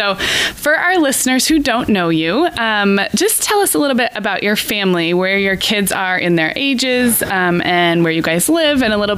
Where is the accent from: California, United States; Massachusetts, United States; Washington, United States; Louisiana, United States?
California, United States; Santa Barbara; now in Orange County, United States; So I grew up in Santa Barbara. You grew up down here where I live now in Orange County, and we've kind of swapped.